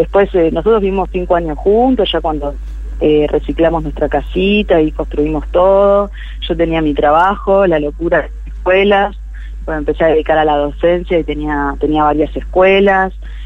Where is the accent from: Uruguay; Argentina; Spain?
Argentina; Buenos Aires; moved away as an adult; fuimos bastante beneficiados con una pareja amiga que ya veníamos desde allá, de Bu